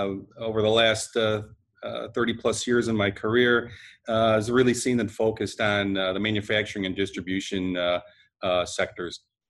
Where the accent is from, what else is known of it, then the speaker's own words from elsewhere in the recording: Chicago, Illinois, United States; now in Elmhurst, United States; Sure, I was born and raised in Chicago and have spent just about most 95% of my life living and working in the Chicago area.